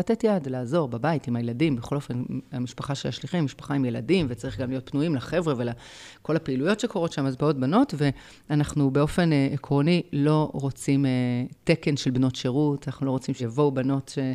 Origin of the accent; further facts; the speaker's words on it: Jerusalem, Jerusalem District, Israel; אני גדלתי בעיר כל חיי, גדלתי בירושלים, אני לא מכירה את המציאות הזאת של התיישבות.